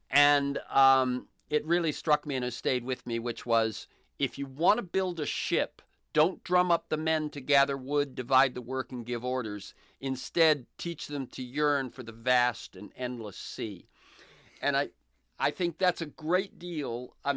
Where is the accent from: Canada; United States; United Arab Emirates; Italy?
United States; Florida; I grew up in Florida.